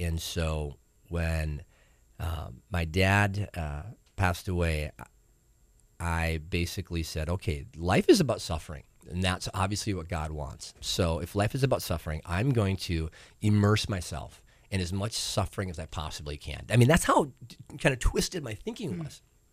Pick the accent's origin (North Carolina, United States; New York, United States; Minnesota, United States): Minnesota, United States; St. Peter; I grew up in St. Peter, Minnesota, little farm-type town in southern Minnesota.